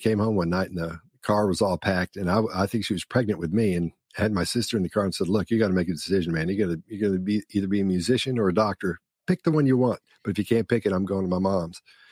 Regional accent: Oak Ridge, Tennessee, United States; also born or lived in Louisa, Kentucky; In Oak Ridge, Tennessee. But we're talking about when I was a little kid, we lived in Louisa, Kentucky, tiny little town up in the mountains of Kentucky.

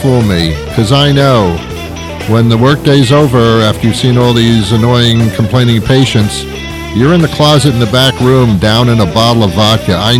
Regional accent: New Jersey, United States; also born or lived in New York; now in Boston, United States; I live in the Boston area, but it's not where I'm from. No, no, no, no, no, no, no. I am from the New York, New Jersey, greater metropolitan area. It's a mouthful, but that's where I'm from. I'm a New York boy. Grew up in New Jersey to a certain extent.

